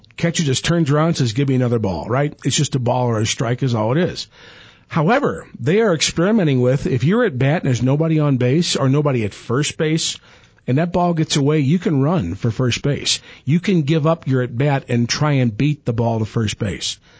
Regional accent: St. Louis, Missouri, United States; because I'm from St. Louis

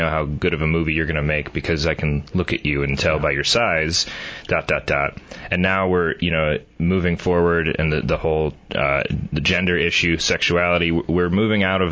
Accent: Wisconsin, United States; moved away as an adult; I'm originally from Wisconsin, a small town in southeastern Wisconsin, and came out to Arizona to study at Prescott College.

